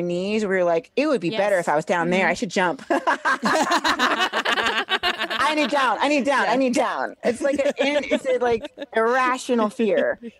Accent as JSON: {"language": "English", "town": "Springfield", "region": "Illinois", "country": "United States", "said": "I'm from Springfield, Illinois."}